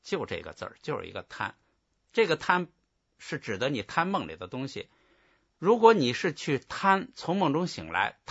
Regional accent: China; 我们现在这个众生，我们中国人吧，这个普遍的传统文化传统

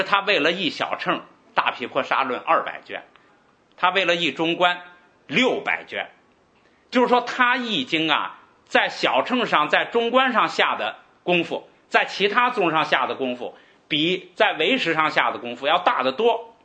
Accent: China; 在正法时代，我们中国人还没听说过佛法。所以啊，到我们现在的中国，本来就是这个，就是离佛比较远，根性比较差。

